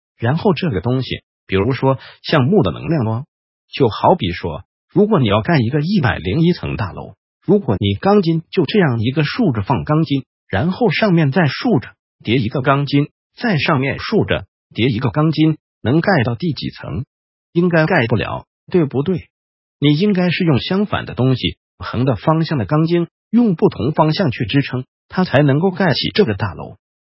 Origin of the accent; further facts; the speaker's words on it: China; 我们中国人说金气是属于速降之气，或者说杀伐之气。